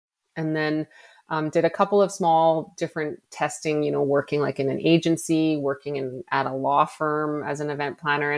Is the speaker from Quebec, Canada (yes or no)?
no; Edmonton, Alberta, Canada; I was born and raised in Edmonton, and we fully expect what we call like second winter.